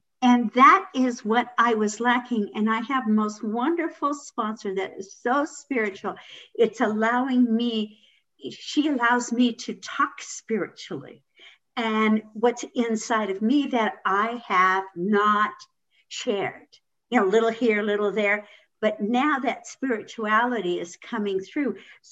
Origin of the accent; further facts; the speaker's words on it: Long Beach, California, United States; I was from Southern California. I was from Long Beach.